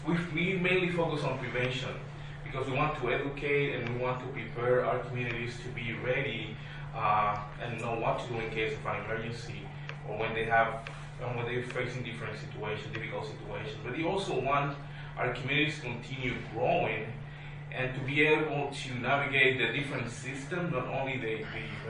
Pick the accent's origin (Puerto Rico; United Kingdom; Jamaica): Puerto Rico; I'm from Puerto Rico, I was freezing